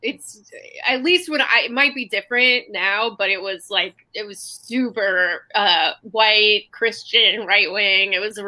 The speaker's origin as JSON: {"language": "English", "town": "Los Angeles", "region": "California", "country": "United States", "tie": "born or raised there", "also_born_or_lived": "Bay Area", "lives_now": "New York, United States", "said": "I'm from California. So I grew up in LA, and then I moved to the Bay Area when I was a teenager, and then moved out to New York like 4 years ago."}